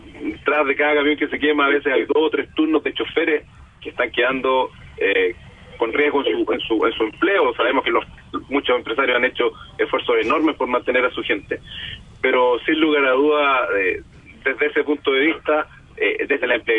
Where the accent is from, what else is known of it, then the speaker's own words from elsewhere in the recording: Chile; somos mestizos en esta región, somos chilenos y que tenemos la mezcla de los pueblos originarios, de nuestros colonos que llegaron desde Europa, los colonos que llegaron de Medio Oriente.